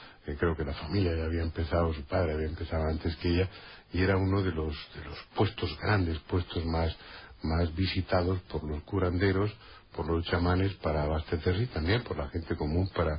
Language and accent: Spanish; Spain; y le dije, no me llame usted gringo, que no soy gringo, soy español. Y a partir de ese momento me llamaba español